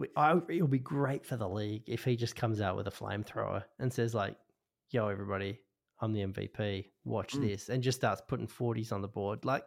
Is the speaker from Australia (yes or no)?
yes; Perth, Western Australia, Australia; I'm from Perth.